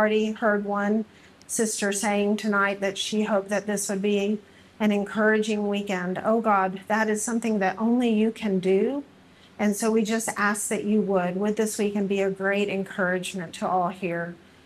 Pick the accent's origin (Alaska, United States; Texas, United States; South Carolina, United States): Texas, United States; So I grew up in Texas, as Melissa said.